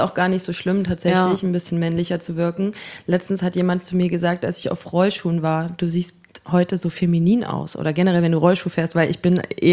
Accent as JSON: {"language": "German", "town": "Greiz", "region": "Thuringia", "country": "Germany", "lives_now": "Jena, Germany", "said": "ich wohne jetzt seit 6 Jahren in Jena wegen Studium und ich komme aus Greiz, Zollenroda, die Ecke."}